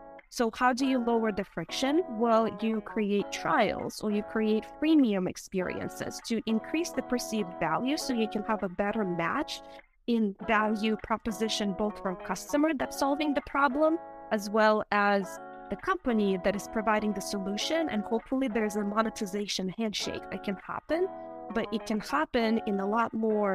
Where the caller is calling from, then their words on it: Nashville, Tennessee, United States; I'm dialing in from Nashville, Tennessee.